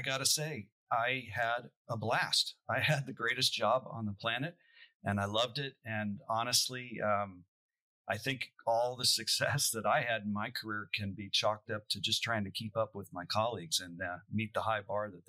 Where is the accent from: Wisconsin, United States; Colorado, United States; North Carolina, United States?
Colorado, United States; Denver; Because I grew up in Denver and near the Rockies